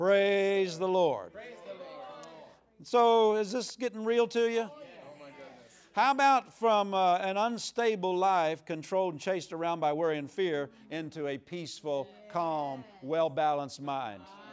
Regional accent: Pennsylvania, United States; I'm just from Pennsylvania.

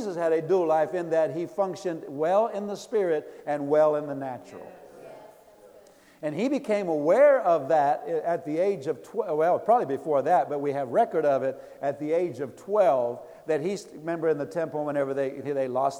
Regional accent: Pennsylvania, United States; You know, I grew up in Pennsylvania, and whenever I think of home, I think of Pennsylvania, mom and dad's house, you know, the farm where I grew up on

